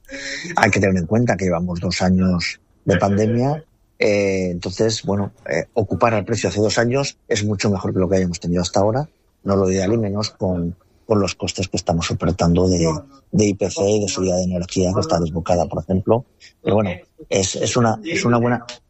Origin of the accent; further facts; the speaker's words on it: Spain; como buenos españoles todos hemos reservado a última hora